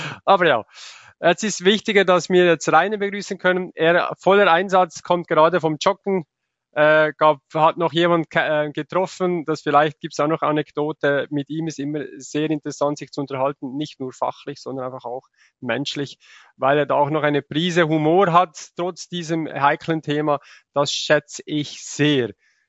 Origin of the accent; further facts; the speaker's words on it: Switzerland; Ja, und das ist bei uns in der Schweiz genau dasselbe.